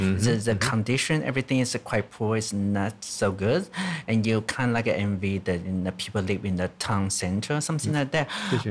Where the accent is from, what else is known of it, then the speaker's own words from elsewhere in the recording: Beipu, Hsinchu County, Taiwan; Yeah, my hometown. Yeah, you see the tea plantation and landscape.